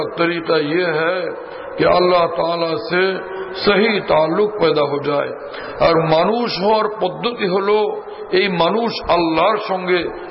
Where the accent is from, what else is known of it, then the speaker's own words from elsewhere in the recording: Bhola, Barisal Division, Bangladesh; আমি ভোলার মানুষ, গাঁওগ্রাম থেকে আসছি, শহরের জীবন তখনও তেমন কিছুই বুঝতাম না